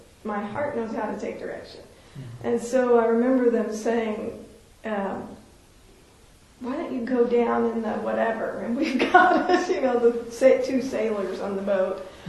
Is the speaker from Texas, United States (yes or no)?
yes; Texas, United States; also born or lived in Oklahoma; And you know, I'm not from California. I'm from a landlocked state in Texas and Oklahoma.